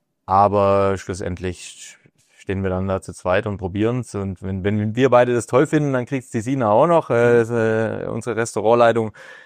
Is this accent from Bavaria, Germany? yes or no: no; Baden-Württemberg, Germany; born there; ich bin im Schwarzwald geboren.